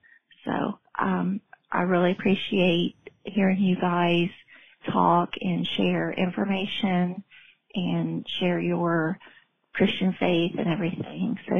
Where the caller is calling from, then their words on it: Ohio, United States; I'm from Ohio.